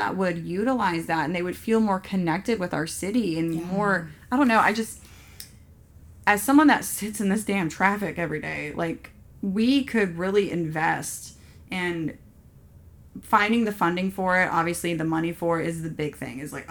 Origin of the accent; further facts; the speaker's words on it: Ashland City, Tennessee, United States; but the fact that I grew up in Ashland City and came out a raging liberal, I don't know. So I think what happened is I moved out of my small town and went to college